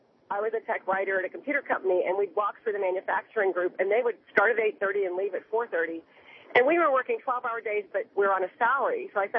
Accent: Youngstown, Ohio, United States; I grew up in Youngstown, Ohio with the steel mills.

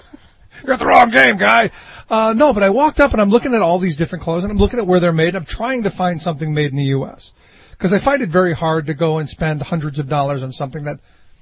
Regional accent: Cleveland, Ohio, United States; When I grew up in Cleveland, I liked it being Cleveland Municipal Stadium.

